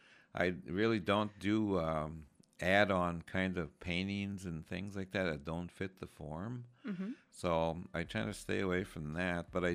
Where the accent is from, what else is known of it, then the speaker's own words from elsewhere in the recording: Red Lake Indian Reservation, Minnesota, United States; now in Bloomington, United States; I'm from the Red Lake Indian Reservation, and I currently live in Bloomington, Minnesota.